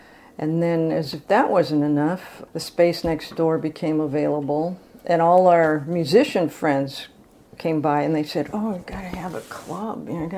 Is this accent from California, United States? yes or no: yes; Palo Alto, California, United States; I grew up in Palo Alto. I went to Berkeley and got together with Gary there.